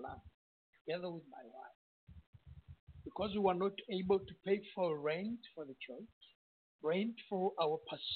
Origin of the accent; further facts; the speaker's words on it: Uganda; English is a second language; You see, I come from Africa, in Uganda.